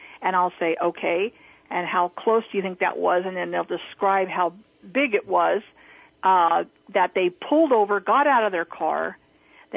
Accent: Rocklin, California, United States; I just started a meetup as well for where in my hometown of Rockland, California

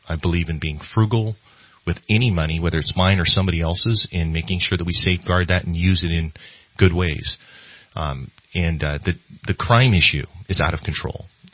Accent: Redding, California, United States; But yeah, Reading's my hometown, and I was born here. Spent some time abroad serving in service to our nation

